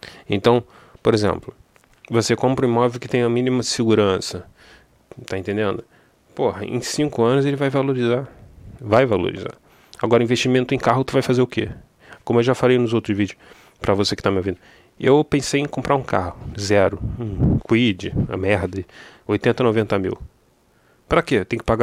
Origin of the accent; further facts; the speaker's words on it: Rio de Janeiro, Brazil; Eu sou do Rio de Janeiro, vou te explicar para você.